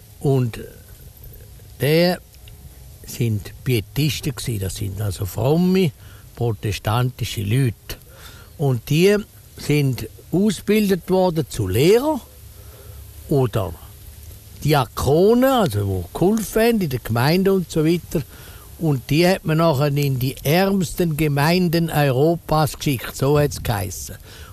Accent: Bern, Switzerland; Ja, ich bin Berner. Berner, ein Haslitaler. Und da bin ich auch stolz drauf.

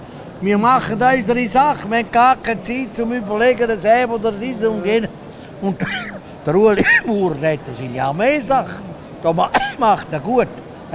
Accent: Zurich, Switzerland; Wir Zürcher können uns nur eins leisten.

